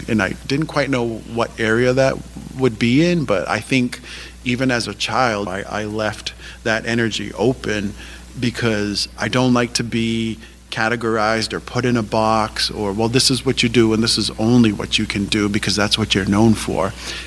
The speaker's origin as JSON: {"language": "English", "town": "Indian Island", "region": "Maine", "country": "United States", "tie": "born or raised there", "said": "I'm from the Penobscot Nation, and I was fortunate to grow up on Indian Island, which is an island in the Penobscot River."}